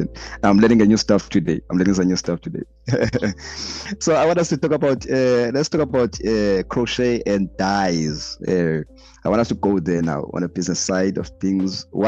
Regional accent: South Africa; English is a second language; I am from South Africa.

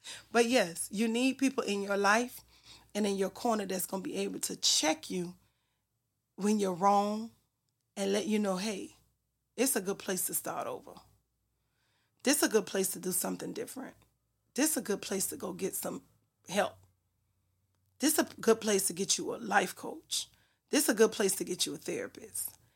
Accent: St. Thomas, U.S. Virgin Islands; But I never forget, I grew up in St. Thomas, Virgin Islands, U.S. Virgin Islands. My mom has 5 children.

